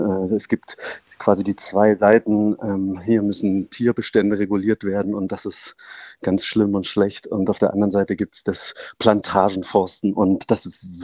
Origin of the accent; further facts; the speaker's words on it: Thuringia, Germany; Schon als Kind bin ich unter einem Förster aufgewachsen im Norden Thüringens, im Eichsfeld.